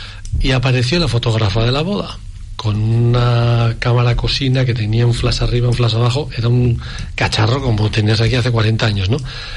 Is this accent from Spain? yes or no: yes; Puente la Reina, Navarre, Spain; No, jo soy de Puente la Reina, de Garés. Ahí donde se juntan los caminos de Santiago.